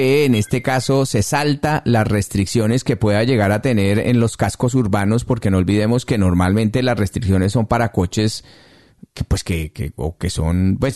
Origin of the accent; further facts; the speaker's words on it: Ibagué, Tolima, Colombia; Ah, usted es paisana mía.